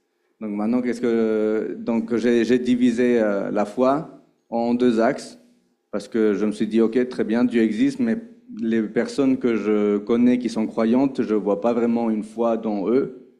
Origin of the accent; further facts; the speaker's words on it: Madrid, Community of Madrid, Spain; moved away; also born or lived in Israel; moi je suis né en Israël et à mes 4 ans, ma mère et moi nous sommes partis à Madrid, j'ai grandi toute ma vie en Espagne.